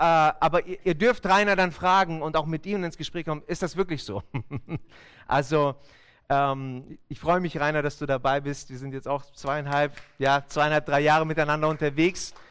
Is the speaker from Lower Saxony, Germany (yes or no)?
yes; Hanover, Lower Saxony, Germany; moved away; Und wir sind seit 2014 im Schwabenländle, wir kommen eigentlich aus Hannover.